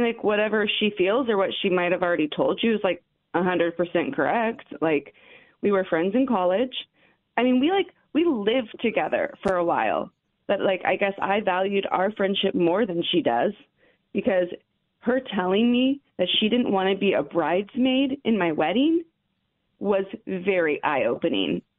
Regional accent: Columbus, Ohio, United States; I'm from Columbus.

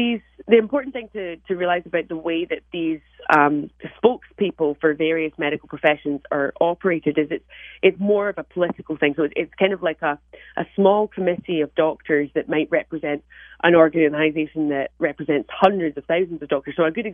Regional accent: Scotland, United Kingdom; You know, I don't come from this country. I come from Scotland and the United Kingdom.

